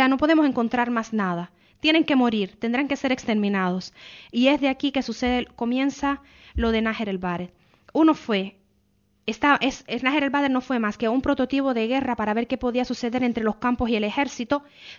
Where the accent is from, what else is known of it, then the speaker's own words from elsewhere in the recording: Cuba; Yo nací en Cuba.